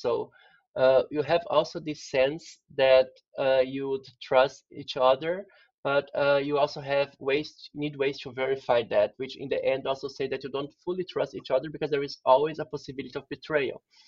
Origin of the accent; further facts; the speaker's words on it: Brasilia, Federal District, Brazil; I'm a Brazilian, so I was born and raised in Brasilia, which, for those that don't know, that's the capital of Brazil since the 1960.